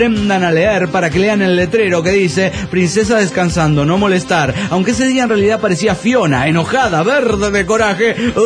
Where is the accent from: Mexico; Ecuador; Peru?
Mexico; Oaxaca; now in Monterrey, Mexico; de Oaxaca, residente en Monterrey.